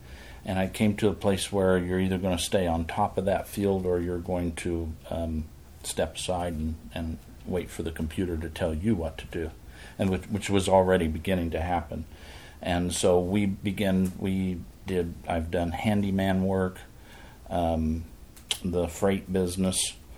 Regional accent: Kansas, United States; moved away as an adult; We were all born and raised in Kansas. We moved here about 20 years ago

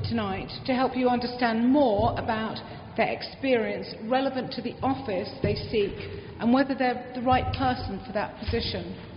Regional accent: United Kingdom; accent: British; now in Buffalo, United States; Although I've been in Buffalo 20 years or so, I'm told that my British accent remains pretty strong.

